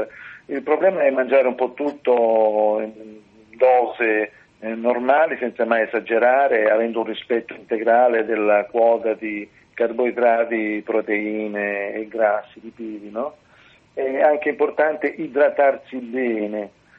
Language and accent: Italian; Sicily, Italy; Sai, io sono siciliano, molto probabilmente noi tutti quelli che stiamo nelle isole abbiamo sempre voglia di toccare la terraferma